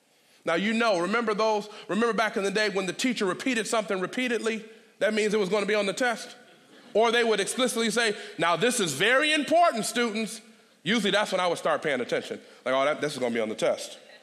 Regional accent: Detroit, Michigan, United States; See, I'm from Detroit. I don't just live in Detroit now. I've been in Detroit my whole life. I'm from 6 Mile and Schaefer.

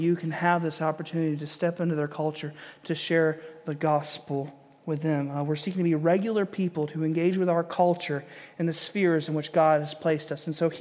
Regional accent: Grand Rapids, Michigan, United States; Now, I grew up in West Michigan and kind of the Christendom of Michigan and the Grand Rapids area.

